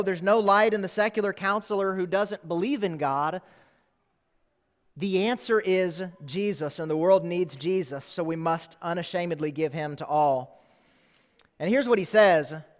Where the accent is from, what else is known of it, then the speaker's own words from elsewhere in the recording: Minnesota, United States; Growing up in Minnesota, I remember if it would snow and we had a good full moon, you could go outside at night and you could see pretty well.